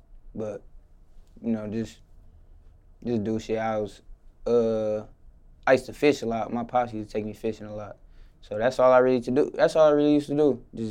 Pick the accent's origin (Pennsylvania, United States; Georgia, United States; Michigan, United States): Michigan, United States; Flint; Flint. I was born in Flint. And for Flint people, I was born on the north side by Don Donuts.